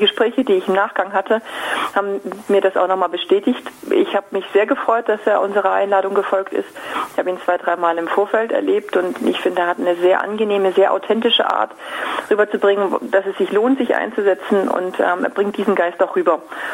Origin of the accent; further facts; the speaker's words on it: Schleswig-Holstein, Germany; born there; moved away as an adult; ich bin gebürtiger Fischkopf, also bin in Schleswig-Holstein geboren, bin aber nach dem Abitur nach Tübingen zum Studium gegangen.